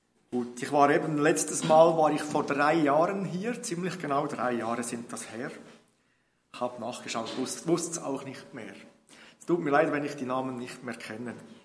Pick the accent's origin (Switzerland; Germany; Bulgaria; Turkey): Switzerland; Bern; now in Zürich, Switzerland; wie gesagt aus Zürich. Aufgewachsen bin ich in Bern.